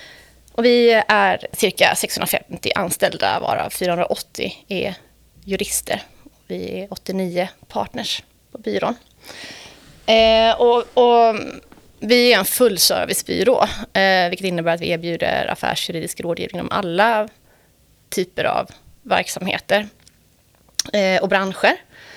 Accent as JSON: {"language": "Swedish", "town": "Falkenberg", "region": "Halland County", "country": "Sweden", "said": "jag kommer då utbildningen från Halland, från Falkenberg. Och när jag skulle börja läsa så hamnade jag i Lund."}